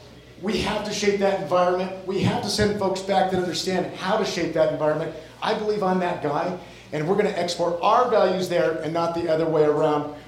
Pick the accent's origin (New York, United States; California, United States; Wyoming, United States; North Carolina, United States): Wyoming, United States; Rock Springs; now in Cheyenne, United States; I grew up in Rock Springs. I live in Cheyenne.